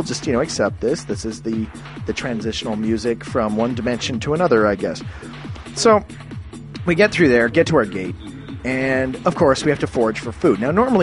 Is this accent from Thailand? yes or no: no; Canada; This is like, I'm Canadian.